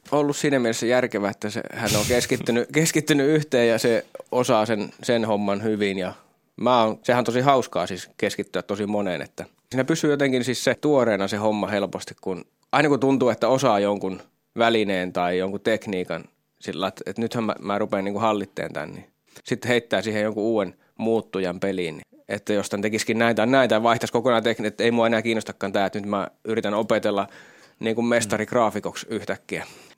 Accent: Vilppula, Pirkanmaa, Finland; Mähän olen siis Vilppulasta kotoisin, mikä on aika kaukanakin tästä Tampereelta

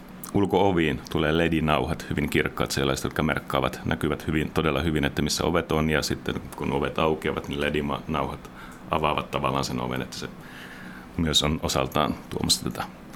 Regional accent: Northern Finland, Finland; toimistomme on Turussa ja toiminut siellä yli 10 vuotta, niin silti kumpikin olemme junan tuomia tavallaan, että pohjoisesta olemme kotoisin kumpikin.

